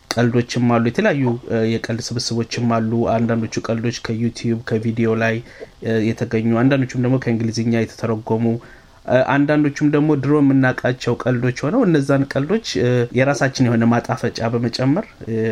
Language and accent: Amharic; Addis Ababa, Ethiopia; እኔ ብዙ ጊዜ ወደ አዲስ አበባ ሲሄድ መጀመሪያ ከጓደኞች ጋር ሆነን ያው ድሮ ያደኩበት ሰፈር ስለሆነ እዛ ሄዳለሁኝ።